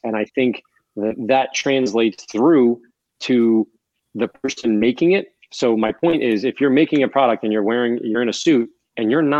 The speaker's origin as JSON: {"language": "English", "region": "New York", "country": "United States", "said": "Obviously I'm a New Yorker, like that, that means you're part of the team."}